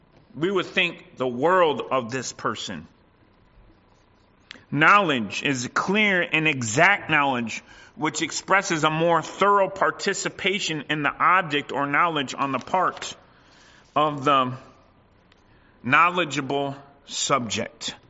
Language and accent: English; United States; I grew up in the States.